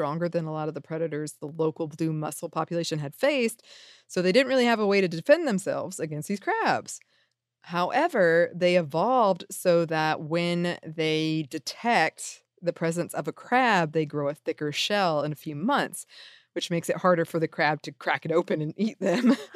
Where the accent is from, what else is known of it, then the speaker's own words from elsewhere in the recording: the South, United States; which in this case, because I'm from the South, I was like, what?